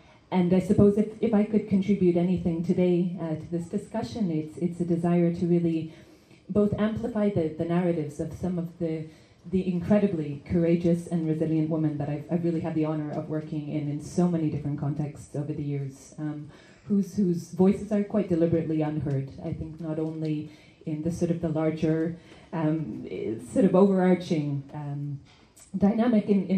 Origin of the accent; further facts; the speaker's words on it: Canada; also born or lived in Africa; I'm from here originally, but I grew up in Canada and different parts of Africa, hence the difficult to situate accent. I've lived and worked for about 13 years in Chiapas, Guatemala, Haiti, Palestine, Iraq, and Lebanon